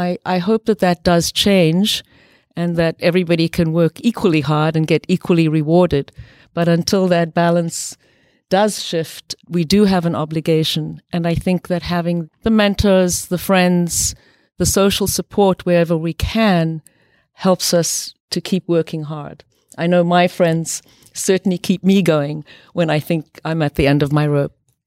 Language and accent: English; South Africa; I'm female. I grew up partly in South Africa during the very evil system of apartheid with legalized racial discrimination.